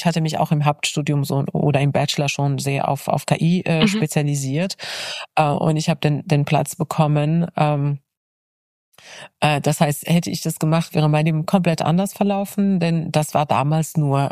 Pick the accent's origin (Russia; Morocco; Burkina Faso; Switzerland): Morocco; Ich bin ja in Marokko geboren und aufgewachsen